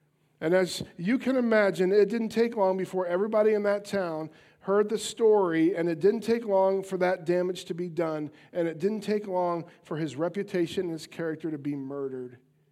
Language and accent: English; Piqua, Ohio, United States; It's near my hometown of Piqua.